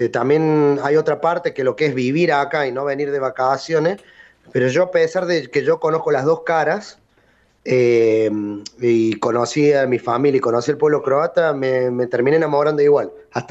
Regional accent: Córdoba, Argentina; Yo primero viví en Córdoba

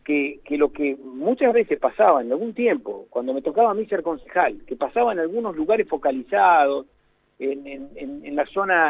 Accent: Rosario, Santa Fe, Argentina; me pega fuerte porque yo soy rosarino y santafesino, por supuesto

